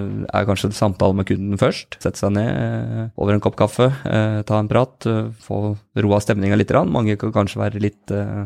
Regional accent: Spydeberg, Viken, Norway; Jeg vokste opp I Mørk I Spydberg.

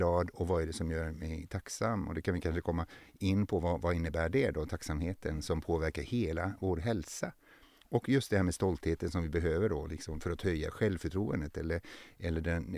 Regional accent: Finland; born there; Ja, jag är född i Finland och i en stor familj, eller ja, vi blev många, 8 barn

